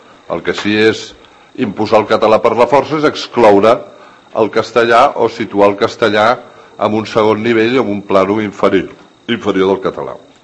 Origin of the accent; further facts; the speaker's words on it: Catalonia, Spain; a mi, com a català